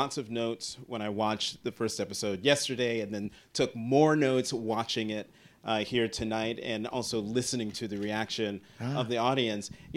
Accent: Hazlet, New Jersey, United States; also born or lived in Newark; But no, I was born in Newark, but we left Newark and moved to Hazlitt, New Jersey, Monmouth Co

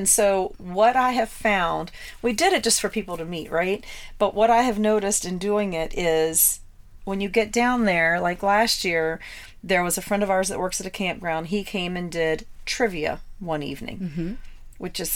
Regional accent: Virginia, United States; We're from Virginia. They're from North Carolina. But we meet in Indiana, right?

